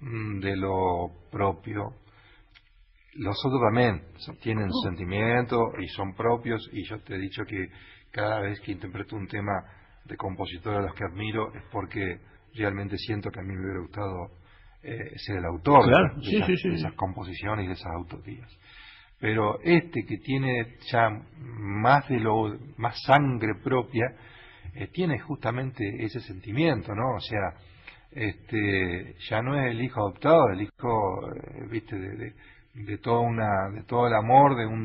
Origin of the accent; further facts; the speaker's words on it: General Madariaga, Buenos Aires Province, Argentina; vengo de la provincia de Buenos Aires, de General Madariaga